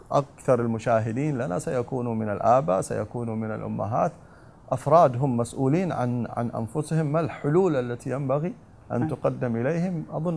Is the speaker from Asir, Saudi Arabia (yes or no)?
no; Jeddah, Makkah Province, Saudi Arabia; تروح مستشفى مجانين عندنا في جدة أو مستشفى في الطائف المشهور